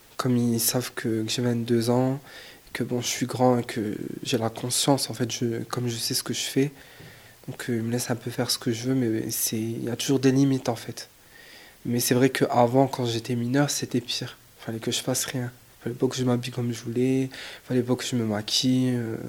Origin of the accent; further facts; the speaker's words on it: Carvin, Hauts-de-France, France; also born or lived in Noyelles-Godault; Moi je suis d'origine algérienne. Quand j'étais petit j'habitais à Noël-Godot et après on a déménagé, on habitait à Carvin